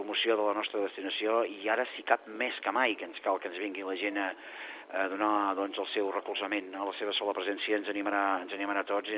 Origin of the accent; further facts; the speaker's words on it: Girona, Catalonia, Spain; com a gironins i empresaris, o com a empresaris gironins, com li vulguis dir, ens tornem a aixecar